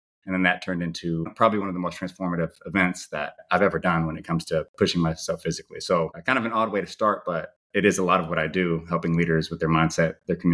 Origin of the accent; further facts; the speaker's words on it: California, United States; So currently, I'm from the San Francisco Bay Area, and I am fortunate to be here raising a family